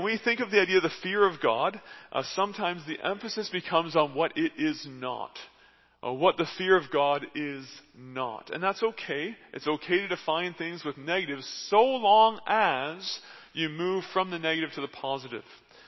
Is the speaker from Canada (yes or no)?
yes; Canada; now in United States; I once was in a home, and I'm a Canadian, I was in a home in the U.S.